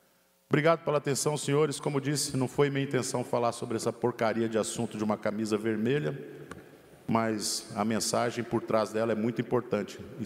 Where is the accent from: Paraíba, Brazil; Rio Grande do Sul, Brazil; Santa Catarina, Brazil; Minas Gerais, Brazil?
Santa Catarina, Brazil; Como catarinense, a gente não pode admitir isso.